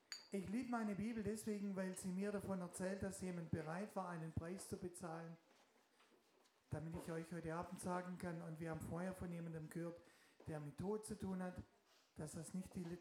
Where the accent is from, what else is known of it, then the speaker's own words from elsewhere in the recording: Sindelfingen, Baden-Württemberg, Germany; stand ich im Krankenhaus in Sindelfingen, das ist meine Heimat.